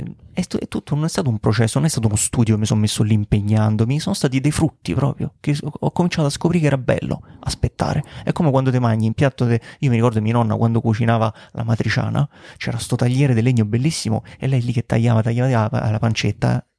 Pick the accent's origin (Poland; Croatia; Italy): Italy; Rome, Lazio; Io prima ero il guidatore tipico romano, non so se si sente, sono romano.